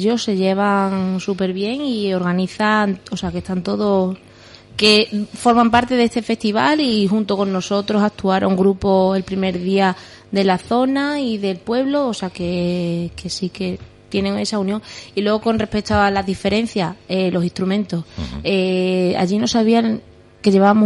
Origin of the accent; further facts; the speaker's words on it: Don Benito, Extremadura, Spain; yo soy de Don Benito, yo no sé